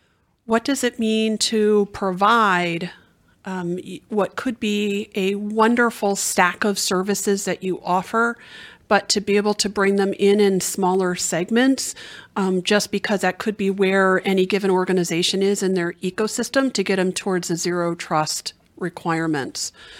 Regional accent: Wisconsin, United States; An old-fashioned bar, because I'm from Wisconsin, so we talk about that.

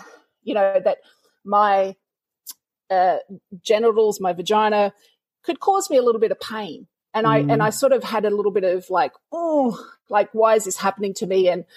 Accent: Wynnum, Queensland, Australia; So you have to remember that I was a young lass growing up in Wynnum without any real cultural support. My grandmother lived up in Cairns.

